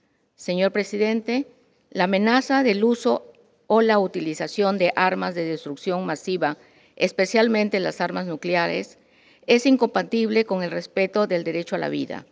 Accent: Peru; uno de los propósitos fundamentales de la política exterior del Perú, que venimos impulsando en mi país

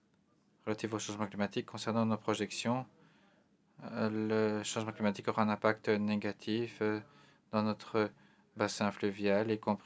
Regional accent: North Macedonia; je viens de la Macédoine du Nord

